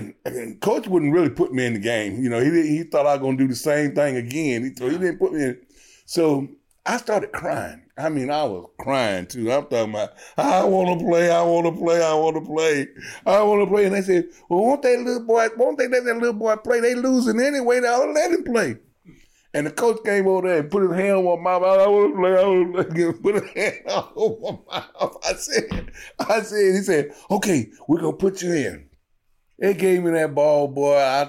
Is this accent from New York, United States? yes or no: no; Georgia, United States; I grew up very poor. We was on welfare.